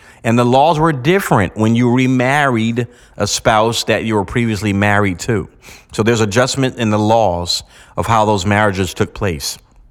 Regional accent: United States; Now, in America, I'm an American, in America, we cannot annul our divorce.

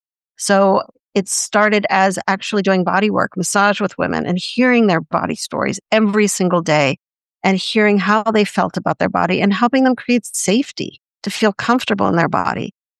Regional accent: Montreal, Quebec, Canada; I grew up in Montreal, and there's a French saying, je me sens bien dans ma peau.

